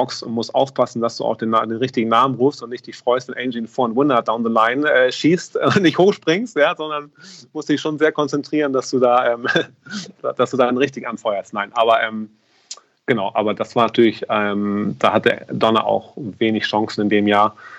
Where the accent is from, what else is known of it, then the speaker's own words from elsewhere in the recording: Hamburg, Germany; ich komme aus Hamburg